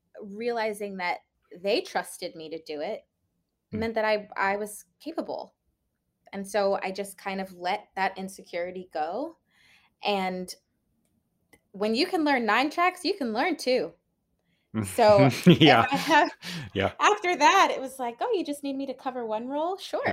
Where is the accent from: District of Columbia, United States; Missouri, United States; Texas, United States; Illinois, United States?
District of Columbia, United States; Washington; also born or lived in Maryland; I grew up in Washington, D.C.